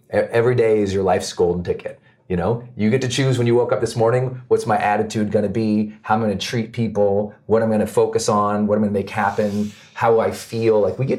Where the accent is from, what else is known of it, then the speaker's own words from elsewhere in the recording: Montana, United States; Growing up in Montana, we just had nothing.